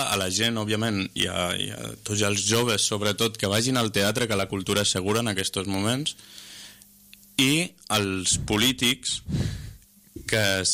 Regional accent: Les Coves de Vinromà, Valencian Community, Spain; Un és d'un poble molt petit, que és d'on soc jo, de les Coves de Vinromà, a província de Castelló.

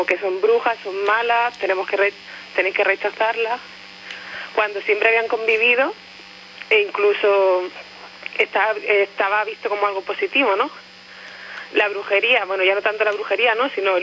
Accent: Andalusia, Spain; porque yo soy de Jaén, de un pueblecito que se celebra la noche de brujas

